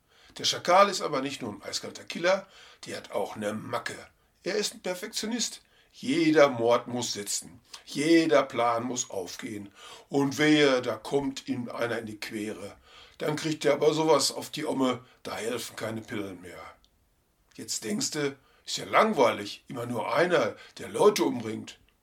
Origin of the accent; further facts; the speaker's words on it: Schwerte, North Rhine-Westphalia, Germany; Ein lecker Bierchen aus meiner Heimatstadt in Schwerte.